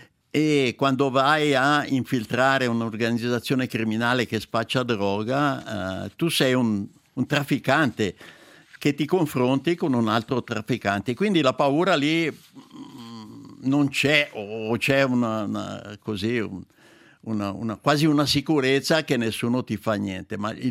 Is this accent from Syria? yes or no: no; Lumino, Ticino, Switzerland; born there; io sono nato appunto a Lumino da mio papà, che era un agricoltore